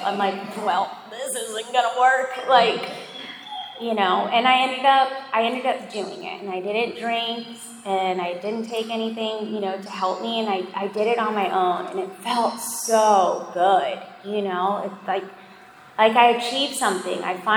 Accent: Tampa, Florida, United States; And so I was like, I'm just moving back to Tampa. Like, this is my hometown.

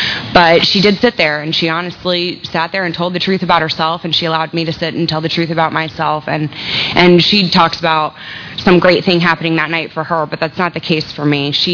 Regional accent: Tampa, Florida, United States; But I was raised in Tampa.

